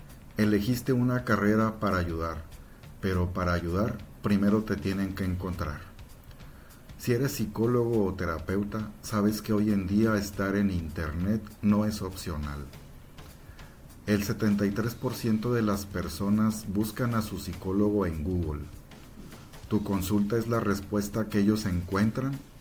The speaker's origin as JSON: {"language": "Spanish", "town": "Monterrey", "region": "Nuevo León", "country": "Mexico", "said": "Si me la pones difícil, yo soy regio."}